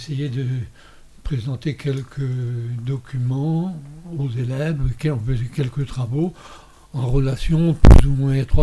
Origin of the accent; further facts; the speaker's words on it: Brittany, France; Je suis breton d'origine, du Nord Finistère. C'est une région de Bretagne, c'est la région de Bretagne, à mon avis, qui ressemble le plus aux Mauges.